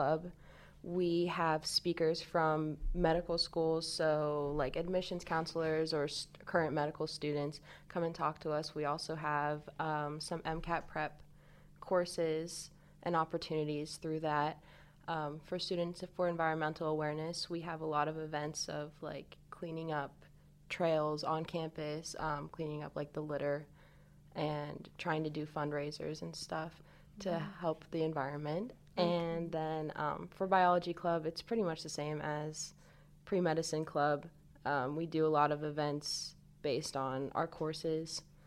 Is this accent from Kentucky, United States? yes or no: no; Missouri, United States; born there; now in Pennsylvania, United States; I was originally born in Missouri, but I live in Pennsylvania now